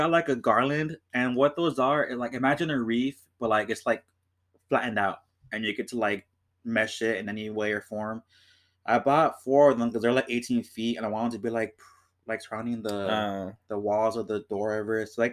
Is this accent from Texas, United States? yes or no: yes; Houston, Texas, United States; also born or lived in Pasadena / Kingsville; I never experienced snow that much in my life growing up in Texas, Houston, Pasadena, Kingsville, I think overall I experienced it like three times.